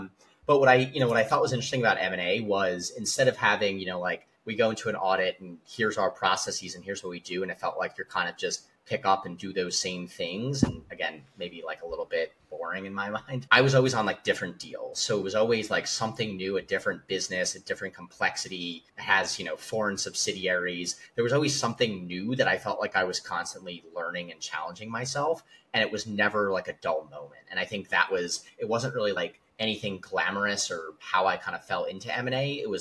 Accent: Pennsylvania, United States; I grew up in Pennsylvania.

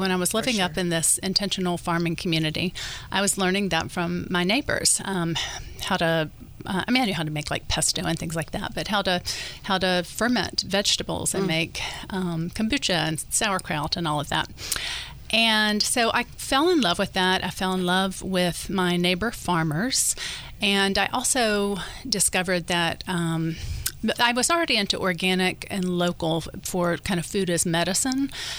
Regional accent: Southern United States, United States; So I'm from the South, and previous to moving to Sonoma County, I was living in an intentional farming community in western North Carolina, outside of Asheville.

